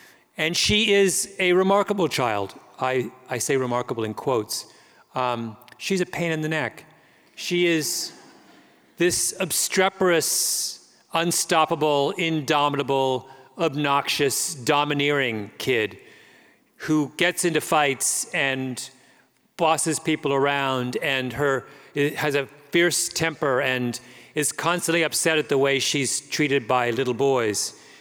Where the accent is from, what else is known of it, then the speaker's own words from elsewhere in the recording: Canada; And I'm a Canadian, so I have a whole complex about my much larger and better known neighbor.